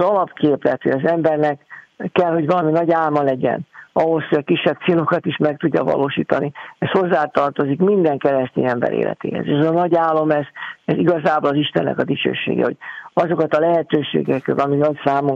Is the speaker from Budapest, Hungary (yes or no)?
yes; Budapest, Hungary; hogy én angyalföldi származású vagyok. És az 50-es, 60-as években, amikor én gyerekkoromat töltöttem Angyalföldön